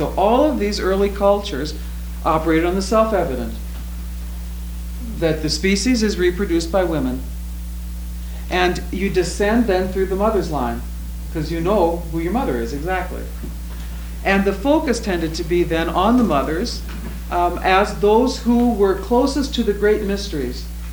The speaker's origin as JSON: {"language": "English", "region": "North Dakota", "country": "United States", "tie": "born or raised there", "said": "I was raised on Egermeyer's Bible storybooks. And we read them diligently in North and South Dakota and looked at the pictures."}